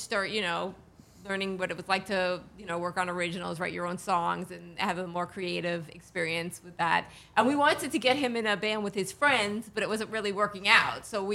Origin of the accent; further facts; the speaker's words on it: New York, United States; I'm from New York myself